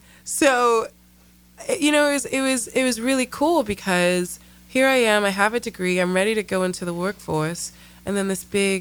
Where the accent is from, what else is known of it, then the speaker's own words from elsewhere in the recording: London, United Kingdom; also born or lived in New Jersey, United States; now in United States; So I was born in New Jersey, but I spent most of my young life in England, or London, and came back for secondary school, which is high school over here, and did university.